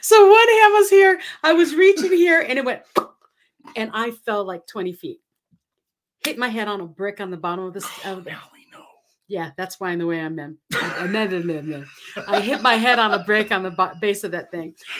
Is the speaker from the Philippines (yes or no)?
yes; Philippines; I was like 16. I grew up in the Philippines.